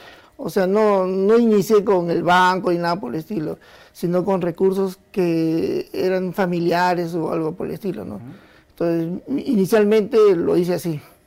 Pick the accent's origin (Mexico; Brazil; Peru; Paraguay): Peru; tenemos que tomar conciencia que todos somos peruanos